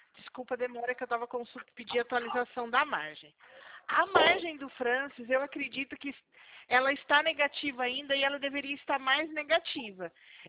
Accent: Araçatuba, São Paulo, Brazil; Eu sou aqui de Araçatuba.

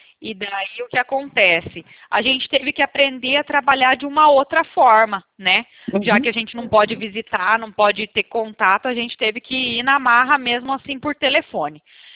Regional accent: Toledo, Paraná, Brazil; Eu sou aqui do Paraná, menina.

